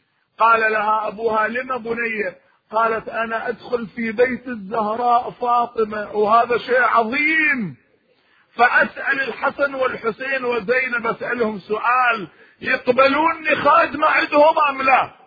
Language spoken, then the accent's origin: Arabic; Iraq; نحن عندنا في العراق في كل مكان